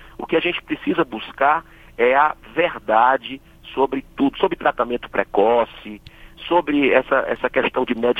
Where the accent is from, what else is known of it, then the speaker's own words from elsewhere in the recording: Fortaleza, Ceará, Brazil; Só dar um exemplo para Fortaleza, que eu sei que é muito ouvida a Rádio Senado na minha terra natal.